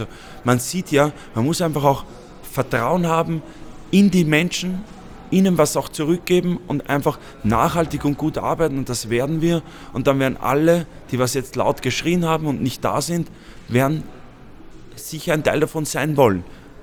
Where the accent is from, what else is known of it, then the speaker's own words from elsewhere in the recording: Austria; Ich meine, ich bin Österreicher